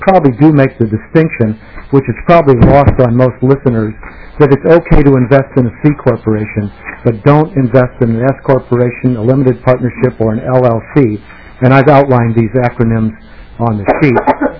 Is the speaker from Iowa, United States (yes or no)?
yes; Des Moines, Iowa, United States; moved away as an adult; I came here in 1973 from Des Moines, Iowa, my hometown, to seek my fortune in the big city